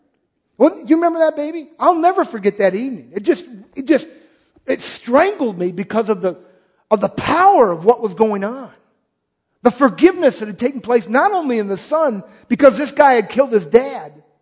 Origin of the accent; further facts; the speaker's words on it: United States; That's close as I get as an American.